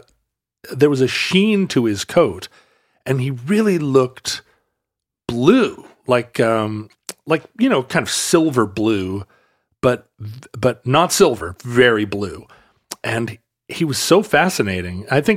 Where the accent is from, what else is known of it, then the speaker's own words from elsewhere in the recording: Alaska, United States; I saw that growing up in Alaska a lot.